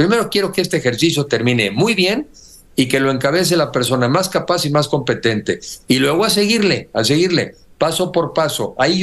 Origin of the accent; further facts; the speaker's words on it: Mexico; Soy mexicano y tengo más de 18 años